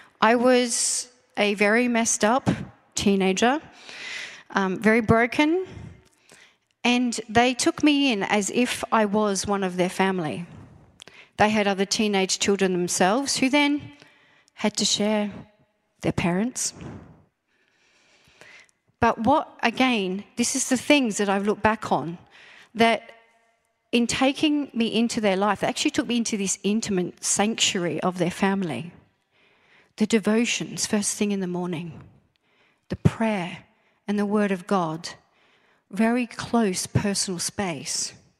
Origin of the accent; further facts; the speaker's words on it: Australia; I am from Australia.